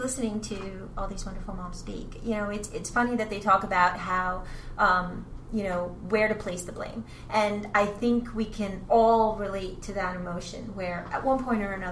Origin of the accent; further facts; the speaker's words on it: New Jersey, United States; Now, I'm from New Jersey, and it was the first state that mandated flu vaccines for children entering school.